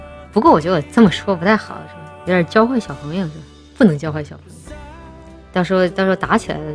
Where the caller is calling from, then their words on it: Guangdong, China; 我是广东人